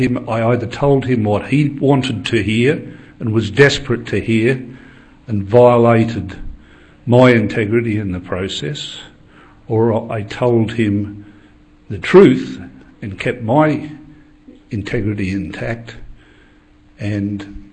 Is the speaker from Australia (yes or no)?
yes; Australia; As you might pick from my accent, I come from a land down under. So I've flown. The diagonal length of the Pacific to be here.